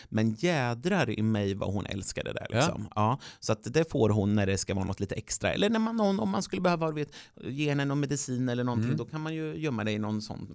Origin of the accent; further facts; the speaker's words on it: Örebro, Örebro County, Sweden; Örebro där jag kommer ifrån